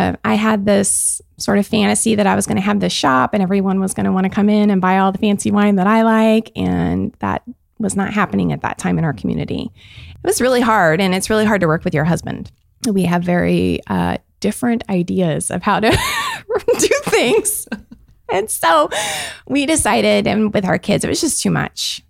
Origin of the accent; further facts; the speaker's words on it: Vancouver, Washington, United States; Well, I am originally from Vancouver, born and raised here. I left for a while to attend college in Missoula, Montana.